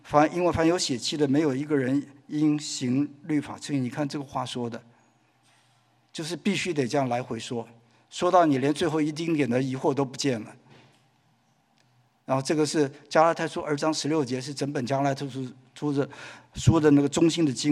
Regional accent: Taiwan; now in United States; 他知道我是台湾来的

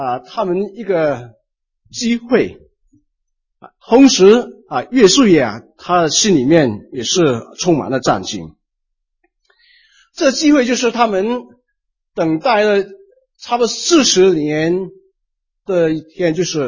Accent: Malaysia; also born or lived in Canada; now in Taiwan; 讲广东话也讲得不准确，讲英文也讲得不好。那么所以我因为我是马来西亚长大，那么到加拿大念书，所以呢就是要活在香港人的圈子里面。现在就在台湾的弟兄姊妹的圈子里面

